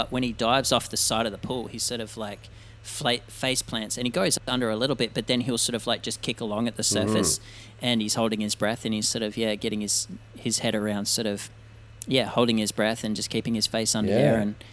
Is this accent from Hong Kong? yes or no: no; Australia; especially growing up in Australia. Like, everybody grows up by the ocean or there's a swimming pool in somebody's backyard.